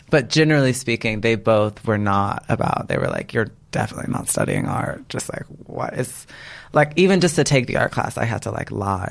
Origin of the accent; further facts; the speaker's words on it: Texas, United States; because it's growing up in Texas. We were like middle class, totally fine.